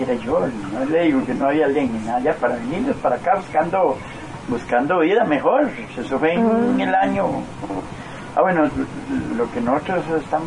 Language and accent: Spanish; San Cristóbal Sur, San José, Costa Rica; born there; now in Pérez Zeledón, Costa Rica; yo nací en San Cristóbal Sur, ahí cerquita de la lucha de Figueres. Ahí nací yo. Y me vine de San Cristóbal